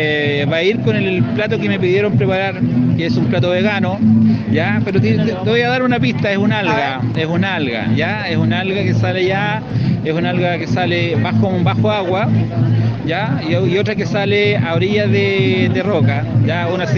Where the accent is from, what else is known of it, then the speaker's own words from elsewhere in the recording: Mariquina, Los Ríos, Chile; yo vengo desde Chile, específicamente región de Los Ríos, ¿ya? Y de la comuna de Mariquina.